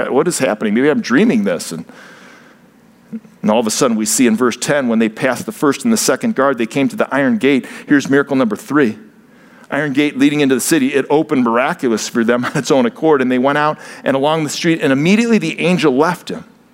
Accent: Ohio, United States; Now, I'm from Ohio, so I respond a bit differently.

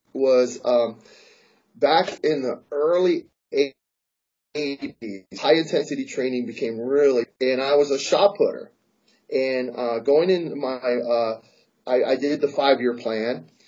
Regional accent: Tacoma, Washington, United States; moved away; So I'm from Tacoma, Washington. So I got on a bus and I rode a bus 84 hours, 4 days to come here and walk on.

